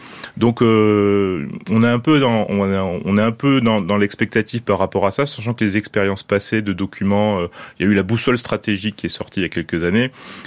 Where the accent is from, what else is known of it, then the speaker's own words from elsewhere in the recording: France; nous voyons aussi en tant que Français